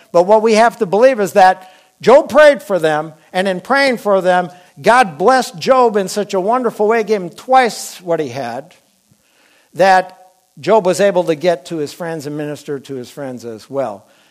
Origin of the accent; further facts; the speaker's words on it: Wisconsin, United States; I'm from Wisconsin, so it's like, man.